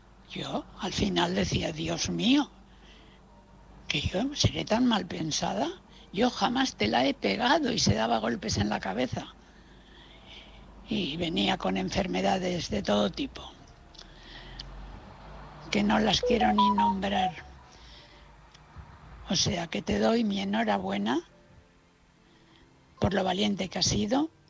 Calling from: Valencia, Valencian Community, Spain; de Valencia.

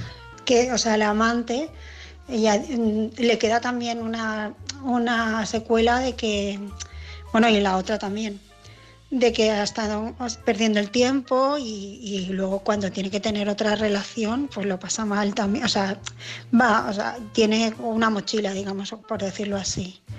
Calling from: Barcelona, Catalonia, Spain; de Barcelona.

